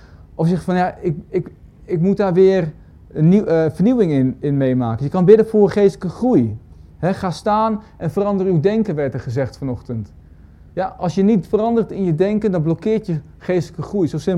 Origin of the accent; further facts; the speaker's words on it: Roosendaal, North Brabant, Netherlands; Maar en ik kom dan uit Roosendaal, West-Brabant.